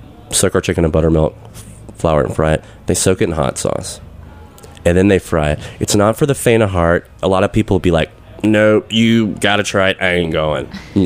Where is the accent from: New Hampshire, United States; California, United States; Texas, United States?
Texas, United States; now in Nashville, United States; being a new person in Nashville, and I grew up drinking tea in Texas, it's like dessert tea.